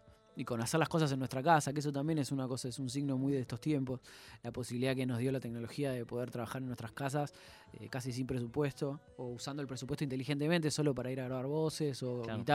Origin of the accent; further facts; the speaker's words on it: Buenos Aires, Argentina; born there; nacimos en Lugano y en Belgrano, digamos, no en el Bronx.